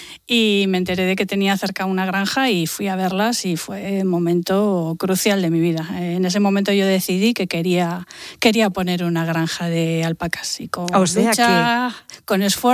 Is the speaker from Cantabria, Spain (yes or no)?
yes; Guriezo, Cantabria, Spain; also born or lived in Santander; yo Guriezo, en mi pueblo donde estoy ahora mismo asentada, es mi pueblo de origen. Yo nací aquí en Santander, pero me he criado toda la vida en Guriezo.